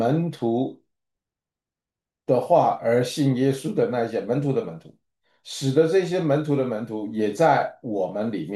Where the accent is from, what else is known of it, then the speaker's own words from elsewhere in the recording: China; 对，我们都是中国人哈